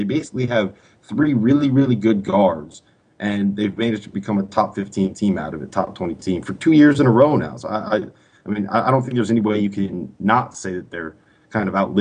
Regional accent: Connecticut, United States; I'm from Connecticut. I grew up a Connecticut fan. All my friends back home are Connecticut fans.

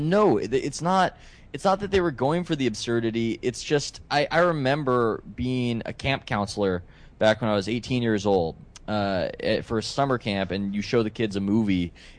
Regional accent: California, United States; I'm from California. I don't know what White Castle is.

